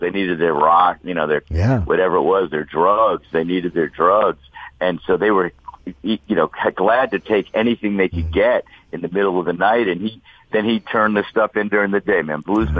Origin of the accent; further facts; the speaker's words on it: Washington, District of Columbia, United States; also born or lived in Queens, New York / Oakland, California; Well, I was born in New York, in Queens, New York, and we moved a couple of times, and I ended up growing up in the Washington, D.C. area.